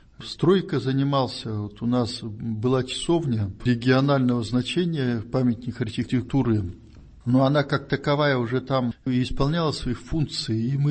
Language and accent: Russian; Irkutsk, Irkutsk Oblast, Russia; also born or lived in Kazakhstan; Родился в Казахстане, но вырос в Иркутске. Кировский район, поселок Кировск. Это за Алматой, Талдыркурганская область в то время это была.